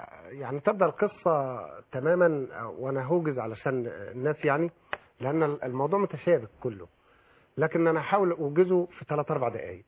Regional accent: Upper Egypt, Egypt; وأنا راجل صعيدي وعندي كلمتي ومسلم وعندي كلمتي

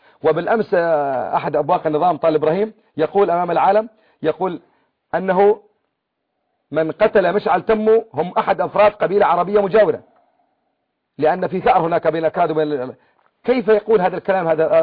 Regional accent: Syria; احنا كلنا سوريين وتحت الوطنية السورية كلنا

